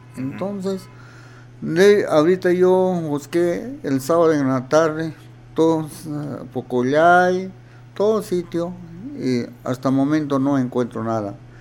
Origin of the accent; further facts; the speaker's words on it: Ciudad Nueva, Tacna, Peru; yo soy distrito de Ciudad Nueva